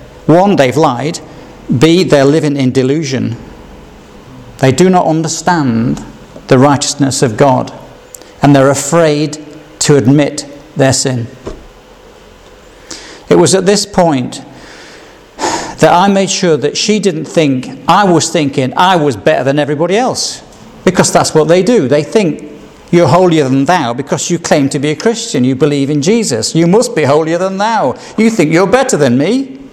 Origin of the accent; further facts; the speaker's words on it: Yorkshire and the Humber, United Kingdom; One was from William Shakespeare that I could barely understand, being a Yorkshireman